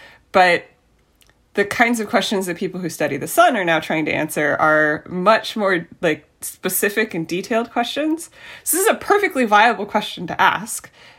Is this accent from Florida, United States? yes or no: yes; Florida, United States; also born or lived in Canada / Brighton, United Kingdom; now in Ohio, United States; So I grew up in Florida. I did my PhD work in Canada. I did a postdoc in the UK, in Brighton, and now I'm here in the Midwest.